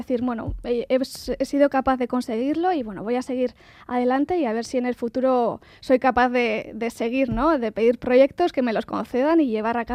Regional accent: Basque Country, Spain; now in Paris, France; venir al País Vasco, que es de donde soy y donde me gustaría seguir con mis investigaciones.

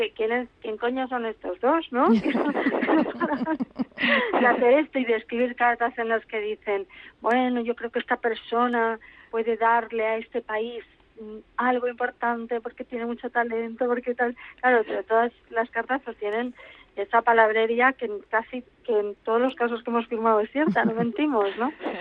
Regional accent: Madrid, Community of Madrid, Spain; Entonces, por un lado, pues sí, claro, me siento madrileña.

